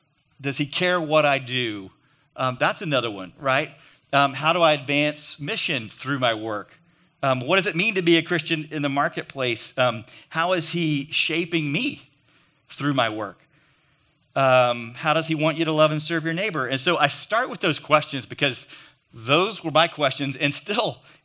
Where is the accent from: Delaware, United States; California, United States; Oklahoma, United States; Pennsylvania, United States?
Oklahoma, United States; And my dad had a saying, I grew up in Oklahoma